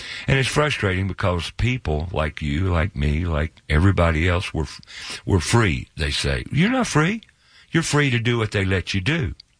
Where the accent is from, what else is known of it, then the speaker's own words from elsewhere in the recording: Charlotte, North Carolina, United States; I used to be a big race fan growing up in Charlotte, of course, you know, with all the racing that went on here.